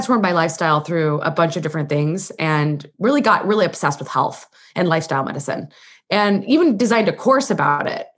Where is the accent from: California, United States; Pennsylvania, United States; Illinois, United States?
Illinois, United States; So I grew up in Illinois. I went to medical school in Illinois. I went to college in Illinois.